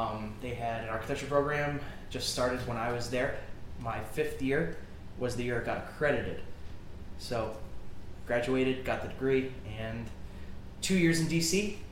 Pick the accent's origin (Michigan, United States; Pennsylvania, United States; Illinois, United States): Pennsylvania, United States; Where I grew up in Northeast PA, the big thing as your like social status as a guy, who's got the biggest bench?